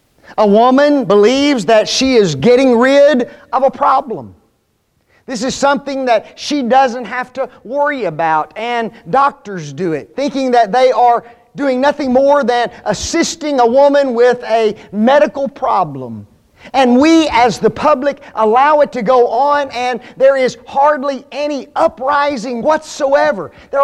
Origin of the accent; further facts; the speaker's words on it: Memphis, Tennessee, United States; I was born in 1959, but I do remember growing up in Memphis, and I remember how things were